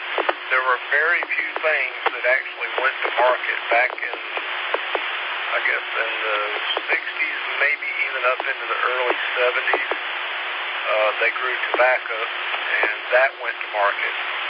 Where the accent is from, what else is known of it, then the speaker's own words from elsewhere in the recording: Macon, Georgia, United States; Actually, Jerry, I'm from Macon, and my grandparents had that farm outside of Idalia, a little community called Cedar Crossing.